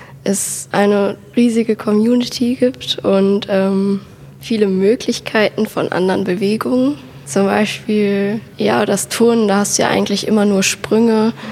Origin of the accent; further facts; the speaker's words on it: Wesseling, North Rhine-Westphalia, Germany; ich bin 18 Jahre alt. Ich komme aus Wesseling